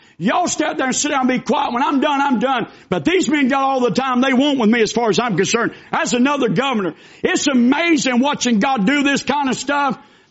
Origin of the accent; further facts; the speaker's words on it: Lakeland, Georgia, United States; I said, I'm from Lakeland, Georgia, South Georgia. I'm about 30 minutes from Florida.